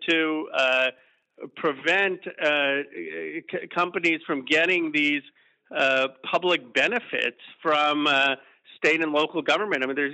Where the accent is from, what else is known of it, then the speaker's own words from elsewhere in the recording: California, United States; You have these awful wildfires in my home state in California